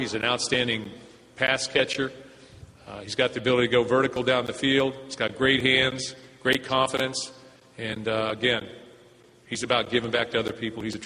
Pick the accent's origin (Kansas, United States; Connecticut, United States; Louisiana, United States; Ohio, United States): Ohio, United States; First of all, I think it's a rivalry because I'm from Ohio.